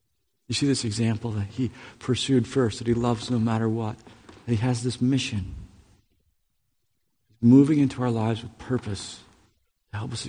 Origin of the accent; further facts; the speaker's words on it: Michigan, United States; And I grew up in Michigan where we used to get tons of snow.